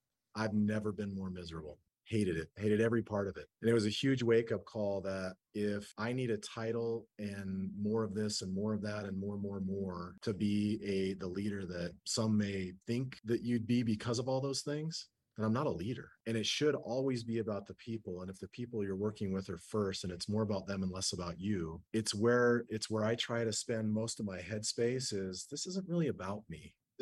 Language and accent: English; Salt Lake City, Utah, United States; because I grew up in Salt Lake